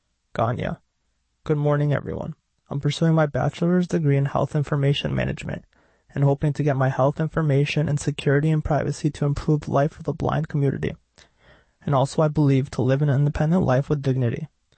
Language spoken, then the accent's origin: English; Uzbekistan; now in New York, United States; I'm originally from Uzbekistan in Central Asia.